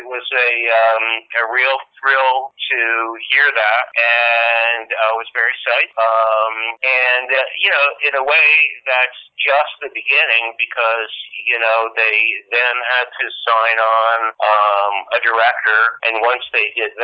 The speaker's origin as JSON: {"language": "English", "region": "East Coast", "country": "United States", "said": "I just moved to New York, I think, and I'm from the East Coast, so it was like moving back to my territory after being out in LA for, I think it was about a dozen years, 10 years."}